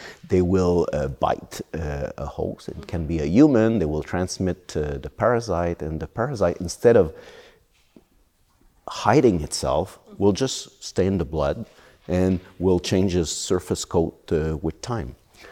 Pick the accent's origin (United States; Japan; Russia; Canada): Canada; Actually, I'm from Canada